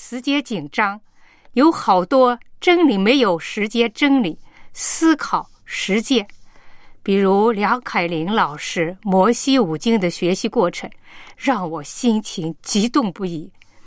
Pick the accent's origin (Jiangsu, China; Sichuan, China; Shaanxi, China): Shaanxi, China; 我是陕西的